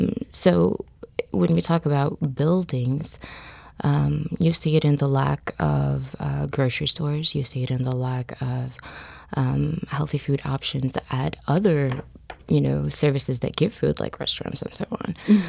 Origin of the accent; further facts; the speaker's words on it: Bethlehem, West Bank, Palestine; And I was born in Bethlehem, Palestine. I was raised under occupation. I lived in an apartheid state.